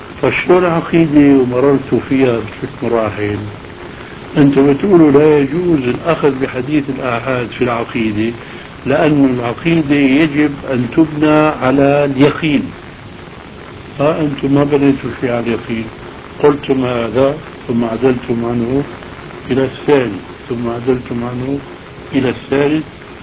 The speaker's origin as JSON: {"language": "Arabic", "town": "Aleppo", "region": "Aleppo Governorate", "country": "Syria", "said": "وأنا من حلب"}